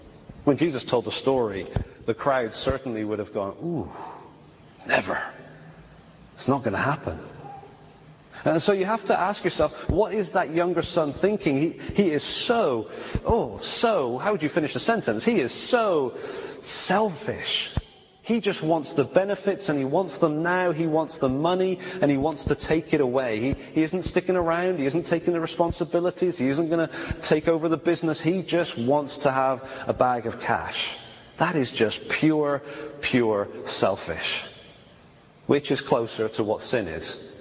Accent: England, United Kingdom; I am actually British, by the way. I haven't clarified that. You may not think so with my accent, but I am English.

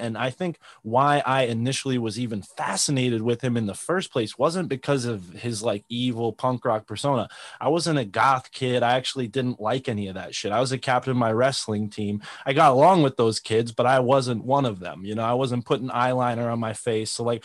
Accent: Connecticut, United States; I grew up in Connecticut as a Roman Catholic

